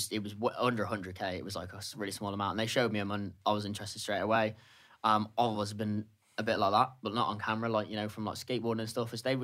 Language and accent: English; Telford, West Midlands, United Kingdom; I'm from Telford.